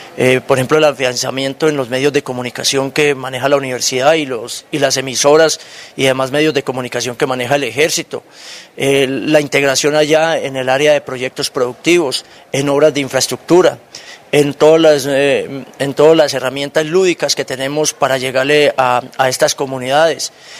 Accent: Colombia; Somos colombianos.

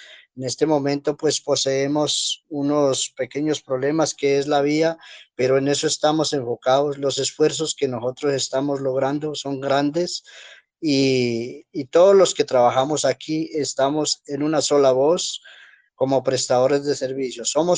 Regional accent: La Unión, Nariño, Colombia; moved away as an adult; now in Cajibío, Colombia; yo soy del departamento de Nariño, soy de la Unión Nariño, y vine a trabajar por un año por acá, y ya llevo 11 años operando acá en esta vereda

